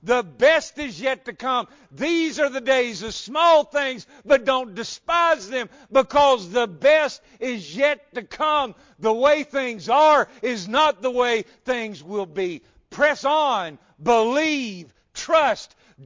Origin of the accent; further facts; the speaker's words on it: Memphis, Tennessee, United States; as a little boy, I grew up in Memphis